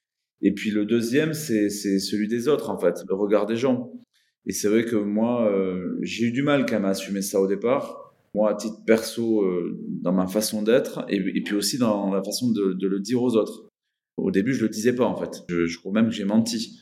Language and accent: French; Toulouse, Occitanie, France; j'ai 44 ans, je suis toulousain.